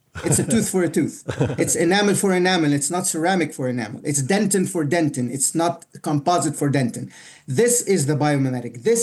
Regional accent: Alexandria, Alexandria Governorate, Egypt; I'm from Alexandria, Egypt. My dad was a dentist.

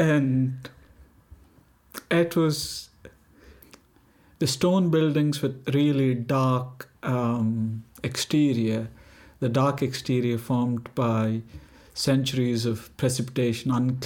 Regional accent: India; first language Telugu; English is a second language; Which is not what it is in my hometown. You find majority people speaking my native language, which is Telugu.

